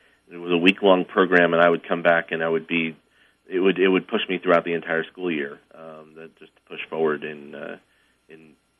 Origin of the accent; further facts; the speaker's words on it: New Jersey, United States; I grew up in New Jersey, so we didn't really have much of of space available to us.